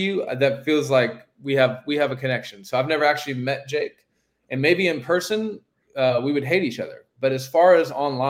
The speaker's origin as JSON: {"language": "English", "region": "California", "country": "United States", "tie": "born or raised there", "lives_now": "Alabama, United States", "said": "I grew up in Southern California, like really good Mexican food. And by the way, here in Alabama, we have all these amazing taquerias"}